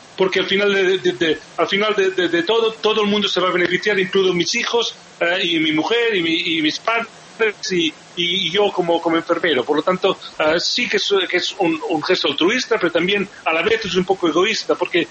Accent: Barcelona, Catalonia, Spain; born there; vive en Barcelona, es mi ciudad natal

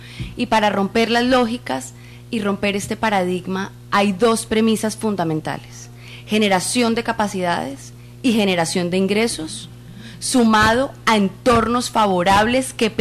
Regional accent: Cali, Valle del Cauca, Colombia; Yo soy caleña.

